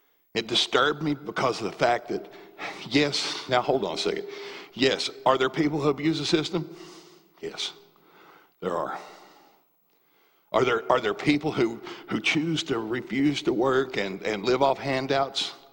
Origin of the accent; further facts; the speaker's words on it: Tennessee, United States; You guys know I was born in Tennessee, right? Born and raised in Tennessee.